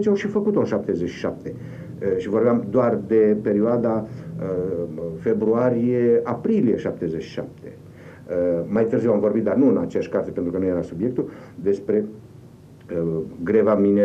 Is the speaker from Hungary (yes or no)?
no; Bessarabia, Moldova; now in Transylvania, Romania; Fiindcă eu, ca basarabean, refugiat din Basarabia, în Ardeal, în 1944, am trăit un exil, un exil în proprie țară.